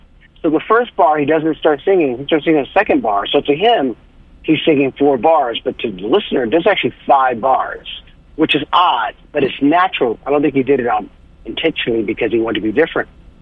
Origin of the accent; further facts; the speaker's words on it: California, United States; Yeah, I'm from Cali.